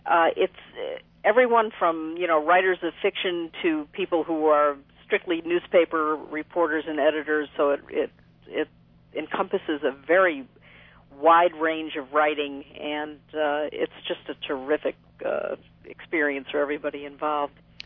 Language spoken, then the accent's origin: English; Hartford, Connecticut, United States; I grew up in Hartford. I've lived here my entire life